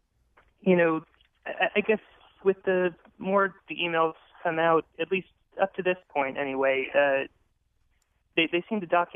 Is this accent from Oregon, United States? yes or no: no; Glastonbury, Connecticut, United States; I grew up in Glastonbury, so I've been listening to the show for a while.